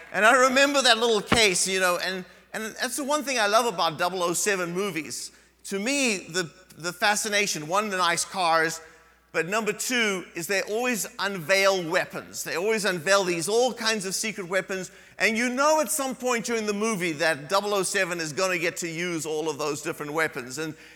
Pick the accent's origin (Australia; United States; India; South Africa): South Africa; Now, when I was a kid, I grew up in South Africa